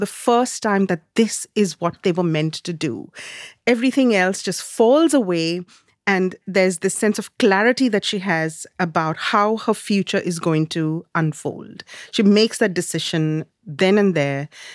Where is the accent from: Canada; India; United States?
India; Growing up in India, we had a very different 80s